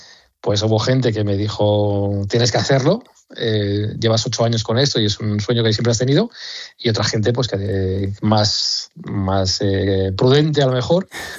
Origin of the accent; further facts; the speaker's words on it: Madrid, Community of Madrid, Spain; yo soy de Madrid, pues bueno, pues me voy por España, voy en fines de semana haciendo este tipo de viajes